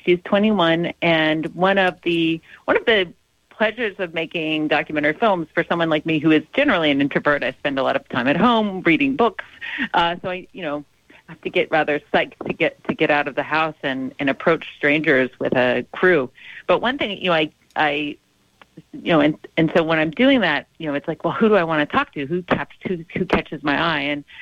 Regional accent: United States; speaking as an American, right, going back to the foundation of this country, was a distrust of people.

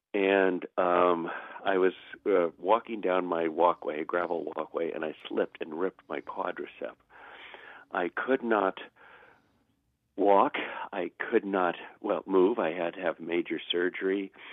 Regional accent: California, United States; moved away as an adult; I grew up here in Sonoma County. I was born and raised here, didn't leave here till I was like 19 years old. And moved away.

